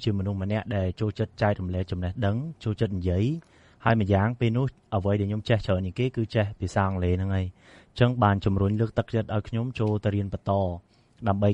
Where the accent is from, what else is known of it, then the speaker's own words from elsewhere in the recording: Phnom Penh, Cambodia; born there; ខ្ញុំកើតនៅទីក្រុងភ្នំពេញ